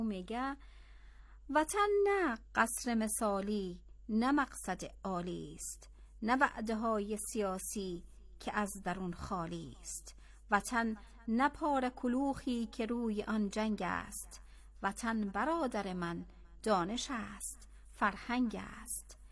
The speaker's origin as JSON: {"language": "Persian", "country": "Afghanistan", "said": "من یک افغانستانی هستم،"}